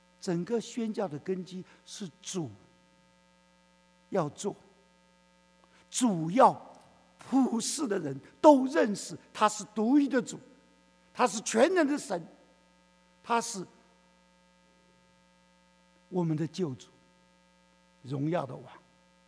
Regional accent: China; 我们关心我们的国家，因为我们是中国人，我们当然关心中国的崛起。

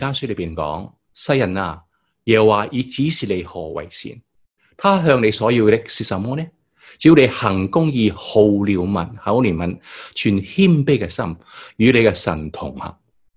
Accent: Guangdong, China; 我们广东人都叫一些黑人叫什么，

